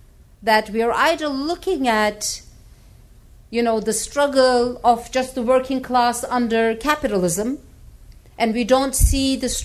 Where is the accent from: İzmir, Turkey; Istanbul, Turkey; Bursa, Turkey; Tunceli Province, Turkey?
Tunceli Province, Turkey; Dersim; English is a second language; if I'm, let's say, from Dersim, and I am from Dersim, you know